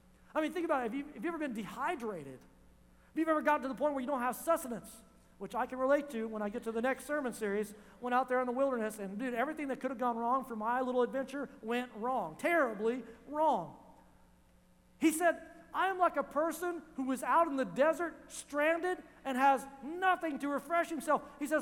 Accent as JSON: {"language": "English", "region": "Oklahoma", "country": "United States", "said": "I don't care where you're from. I'm from Oklahoma."}